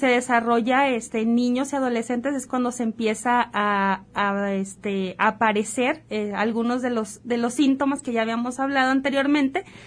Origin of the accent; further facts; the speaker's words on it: Mexico; como mexicanos ya tenemos un factor de riesgo para padecer diabetes